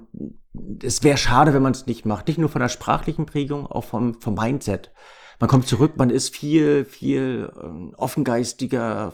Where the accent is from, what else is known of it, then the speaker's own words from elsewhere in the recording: Germany; accent: German; auch mit meinem stark deutschen Akzent dort zu reden